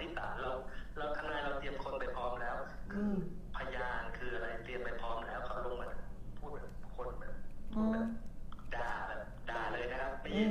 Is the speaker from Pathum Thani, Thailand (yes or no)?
yes; Pathum Thani, Thailand; born there; ปทุมธานีครับ